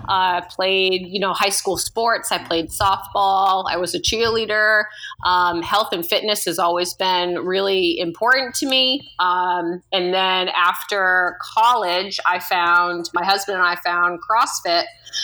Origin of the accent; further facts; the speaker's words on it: New Hampshire, United States; I born and raised in New Hampshire. I went to college in Maine. I'm 34 years old.